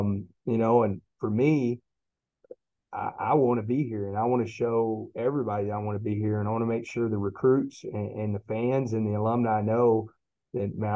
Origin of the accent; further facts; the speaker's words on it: Texas, United States; one, I'm a Texan, you know, I'm a diehard.